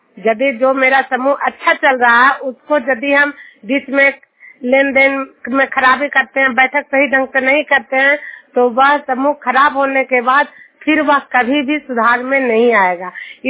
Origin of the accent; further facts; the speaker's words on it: Duniya, Bihar, India; मैं नालंदा जिला हिलसा प्रखंड दुनिया गांव की निवासी हूं